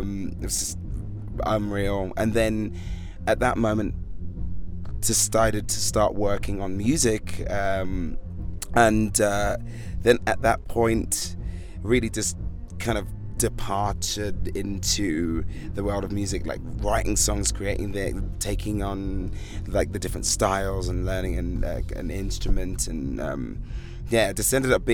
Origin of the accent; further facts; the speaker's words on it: London, United Kingdom; now in Los Angeles, United States; So I was living and born and raised in London, making music